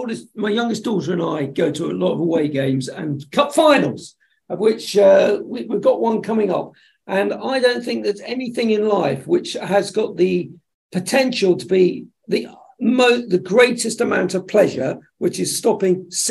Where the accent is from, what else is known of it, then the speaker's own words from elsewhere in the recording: East of England, United Kingdom; And I grew up in Suffolk after he got out of the Marines.